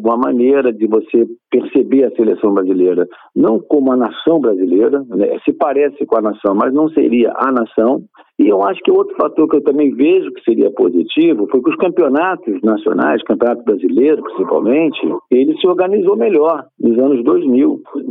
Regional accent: Brazil; Nós todos somos brasileiros, que isso, né?

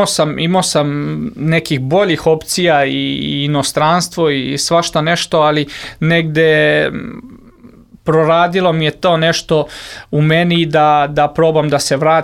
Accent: Loznica, Šumadija and Western Serbia, Serbia; jer sam maltene isto vremena proveo u Loznici i u radu.

